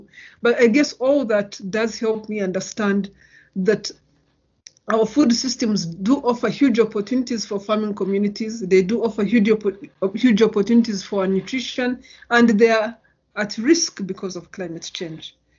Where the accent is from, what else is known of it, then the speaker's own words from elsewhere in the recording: Uganda; My family found itself in a refugee camp in Uganda. We were very lucky. We were given a piece of land where we grew up in Uganda, and that allowed my parents to farm. And having grown up on a farm, a small farm